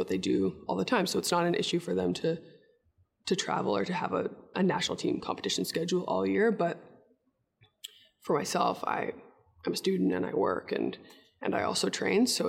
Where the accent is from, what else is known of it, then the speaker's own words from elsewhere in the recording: Canada; we're both Canadian